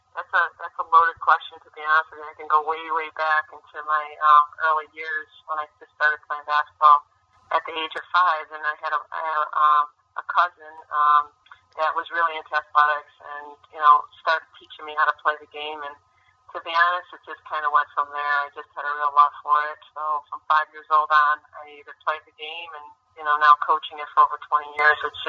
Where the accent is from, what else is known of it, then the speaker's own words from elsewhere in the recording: Buffalo, New York, United States; It was in Syracuse, which is very close to my hometown in Buffalo